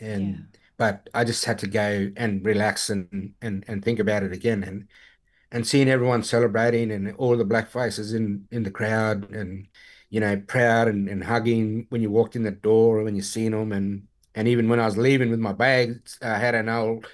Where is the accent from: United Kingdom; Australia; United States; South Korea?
Australia; Northern Territory; I'm proud of where I'm from. And the fact is, I'm from the Northern Territory. I got connections all throughout it. My father's Arrernte, my mum is Larrakia and Wadji.